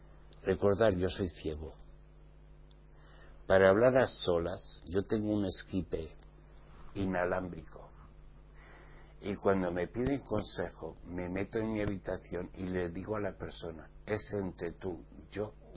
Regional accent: Spain; Hace muchos años en mi tierra, en España, no había celulares.

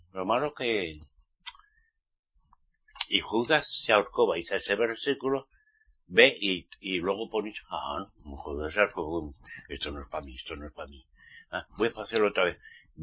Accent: Basque Country, Spain; born there; Yo también fui católico, apostólico. Y romano, eso decían, aunque yo no nací en Roma. No. En el País Vasco. España.

